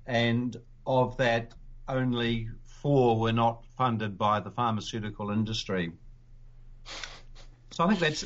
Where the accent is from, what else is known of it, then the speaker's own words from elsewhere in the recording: New Zealand; although I'm from New Zealand originally